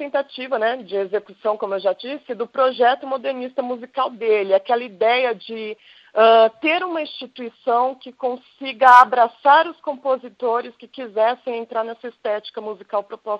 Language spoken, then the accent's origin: Portuguese; Campinas, São Paulo, Brazil; eu fazia faculdade na Unesp em Assis e eu sou de Campinas.